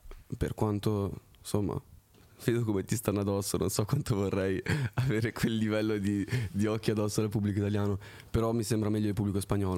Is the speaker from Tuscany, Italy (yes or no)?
yes; Florence, Tuscany, Italy; also born or lived in France; now in Milan, Italy; Io suonavo sassofono da piccolo.